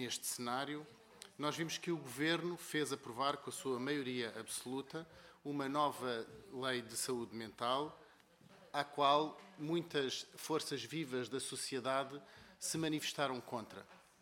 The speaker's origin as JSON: {"language": "Portuguese", "country": "Portugal"}